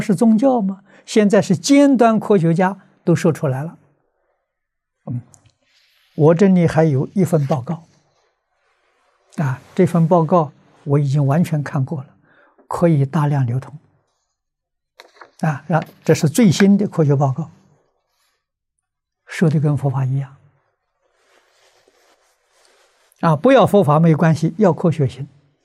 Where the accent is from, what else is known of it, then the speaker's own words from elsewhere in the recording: China; 我们中国人常讲五毒。